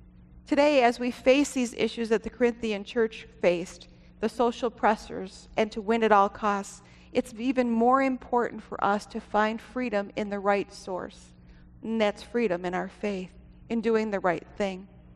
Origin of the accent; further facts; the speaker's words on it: United States; I'm proud to stand up here as an American.